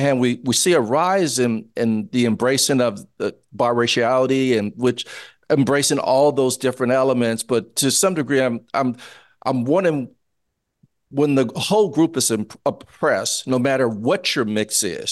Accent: New Orleans, Louisiana, United States; It's like in Louisiana, we had, are you black? You're Creole. Growing up in New Orleans, it's a whole Creole black thing that was going on

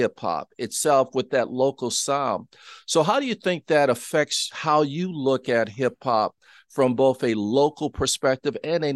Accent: New Orleans, Louisiana, United States; like I grew up in New Orleans, Louisiana, and hip hop wasn't happening.

